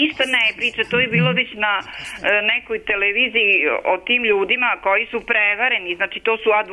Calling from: Subotica, Vojvodina, Serbia; Ja sad ovog momenta sam došla iz Subotice, pošto smo van Subotice, jedno par kilometara

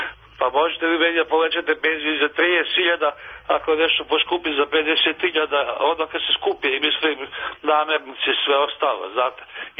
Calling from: Vladimirovac, Vojvodina, Serbia; Ja sam iz Vladimovca, vaš verni slušalac.

